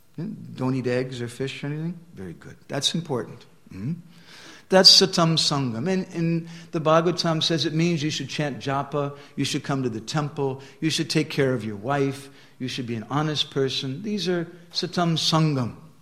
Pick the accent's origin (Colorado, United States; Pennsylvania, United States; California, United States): Colorado, United States; I was a young boy growing up in Colorado, and we went into an old abandoned house.